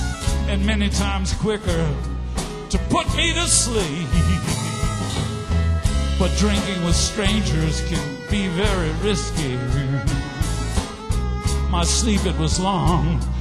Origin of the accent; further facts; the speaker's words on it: Tarrytown, New York, United States; See, I was raised in Tarrytown, New York, right next to Irvington.